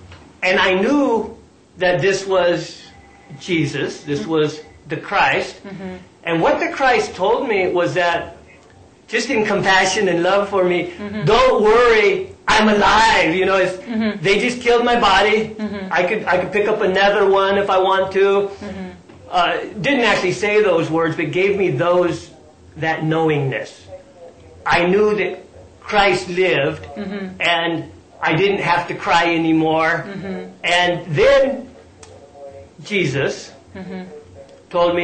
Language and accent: English; San Diego, California, United States; Growing up in San Diego, I was what was called a surfer boy.